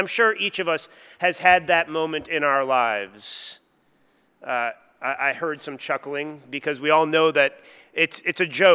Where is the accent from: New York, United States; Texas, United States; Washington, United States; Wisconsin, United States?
Wisconsin, United States; now in Australia; I'm originally from the States, born and raised in northern Wisconsin, so the northern parts of the U.S.